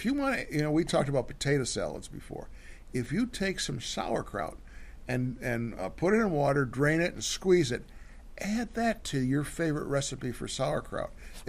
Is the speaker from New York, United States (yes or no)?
yes; Ithaca, New York, United States; And I remember, I grew up in Ithaca, Maryland, and I remember we went up to where they were at the University of at Cornell.